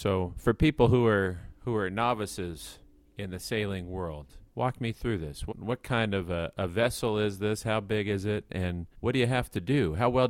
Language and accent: English; Los Banos, California, United States; I'm from Los Banos, so that would be right on my way to my hometown.